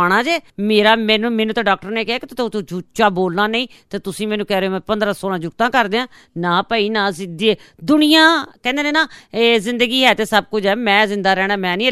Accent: Lahore, Punjab, Pakistan; ਮਜ਼ੰਗ ਲਾਹੌਰ ਦੀ ਰਹਿਣ ਵਾਲੀ, ਜਿਹਨੂੰ ਕਹਿੰਦੇ ਨੇ ਅੰਦਰੂਨ ਲਾਹੌਰ, ਔਰ ਮਜ਼ੰਗਣ ਆ, ਮੈਨੂੰ ਫਖਰ ਹੈ।

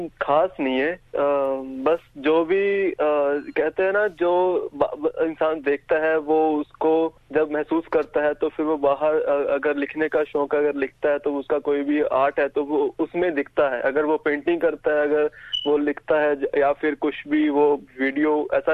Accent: Rajpur Bhaiya, Punjab, India; moved away as an adult; now in Melbourne, Australia; मैं पंजाब से, इंडिया में पंजाब से बिलोंग करता हूँ। पंजाब का एक डिस्ट्रिक्ट है होशियारपुर, तो उसी में एक छोटा सा गांव आता है राजपुर भाइया, तो मैं वहाँ का रहने वाला हूँ। अभी ऑस्ट्रेलिया में मेलबर्न में रह रहा हूँ पिछले 2 साल से।

